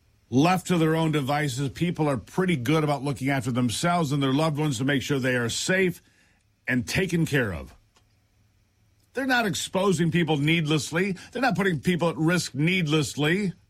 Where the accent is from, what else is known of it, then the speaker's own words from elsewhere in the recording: Michigan, United States; Every day I read about businesses that have closed permanently in my home state of Michigan.